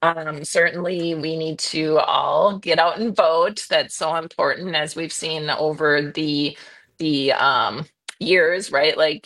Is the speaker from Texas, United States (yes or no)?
no; Green Bay, Wisconsin, United States; born there; I was born in Green Bay, so I am a true Packer fan.